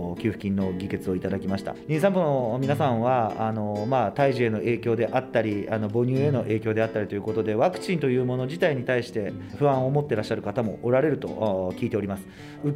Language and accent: Japanese; Takaoka, Toyama, Japan; あの私も高岡で生まれて高岡で育ちましたので